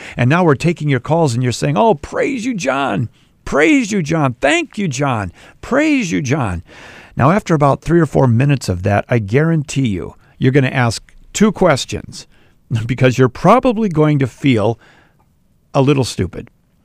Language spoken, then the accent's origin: English; Bloomington, Minnesota, United States; I grew up by Jefferson High School in Bloomington. Hubert Olson, Junior High, Westwood Elementary, Southwood.